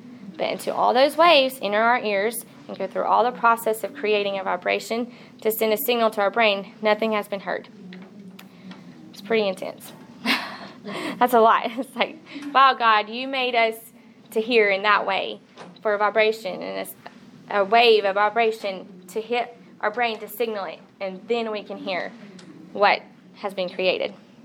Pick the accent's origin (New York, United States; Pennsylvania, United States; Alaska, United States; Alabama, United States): Alabama, United States; Coleman; I'm from Coleman, Alabama, Pastor Will Banks' church